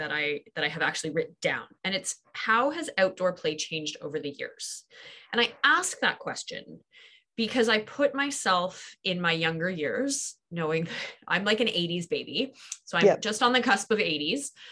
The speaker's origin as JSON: {"language": "English", "town": "Ottawa", "region": "Ontario", "country": "Canada", "tie": "born or raised there", "said": "I grew up in Ottawa and I remember the big snow mounds that would be made at the end of my driveway."}